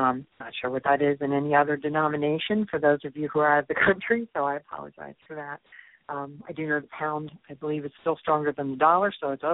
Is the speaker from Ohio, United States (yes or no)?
yes; Cincinnati, Ohio, United States; Just realized that I'm from Cincinnati, Ohio. When I was a teenager, was when … concert happened